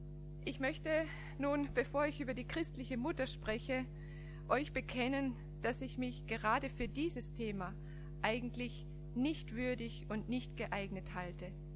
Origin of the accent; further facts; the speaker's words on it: Austria; Ich bin Österreicherin, komme aus einem katholischen Elternhaus und fand mit 22 Jahren durch das Lesen der Bibel zum lebendigen Glauben an Jesus Christus.